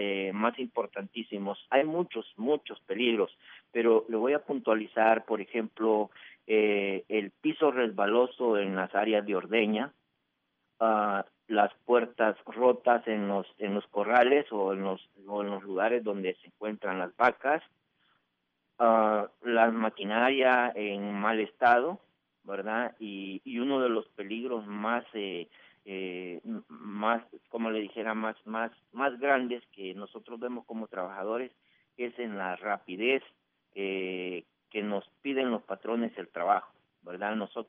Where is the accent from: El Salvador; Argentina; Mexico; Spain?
El Salvador; Soy de El Salvador, un trabajador de lechería.